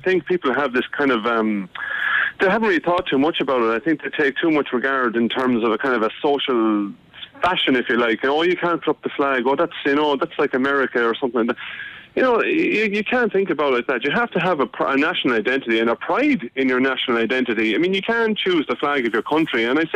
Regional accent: Ireland; it represents who we are as an Irish people, and we should be proud of it.

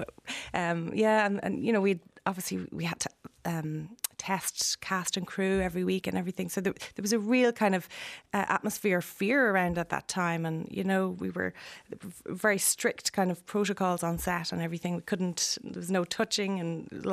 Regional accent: Ireland; married over there. I had three children. Decided to come home to Ireland.

